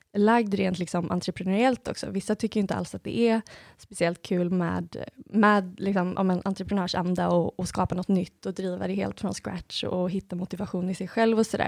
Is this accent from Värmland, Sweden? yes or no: no; Gothenburg, Västra Götaland County, Sweden; moved away as an adult; now in Stockholm, Sweden; när vi skulle flytta upp till Stockholm från Göteborg då, där jag kommer ifrån för 1 år sedan som sagt